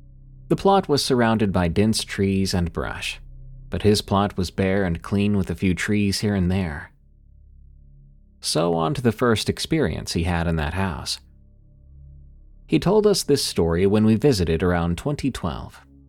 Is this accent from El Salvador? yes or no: yes; El Salvador; I have many stories of the paranormal and cryptids from my home country, El Salvador, in Central America.